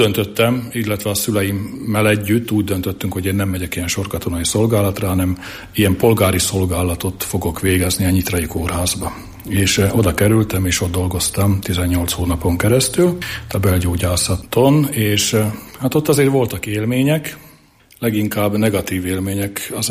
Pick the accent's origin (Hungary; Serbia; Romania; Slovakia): Slovakia; Felvidékről származom